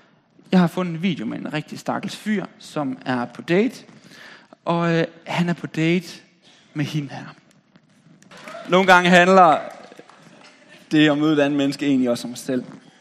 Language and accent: Danish; Holstebro, Central Denmark Region, Denmark; Det kunne man godt finde på i Holstebro, hvor jeg kommer fra.